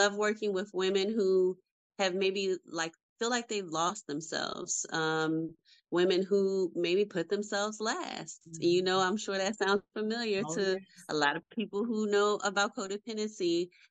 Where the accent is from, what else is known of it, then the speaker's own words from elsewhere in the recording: Baltimore, Maryland, United States; So I'm from Baltimore, Maryland. Thanks. And grew up in what we would call an at-risk home, you know, with a single mother. And growing up in the inner city, all of the things that come along with that.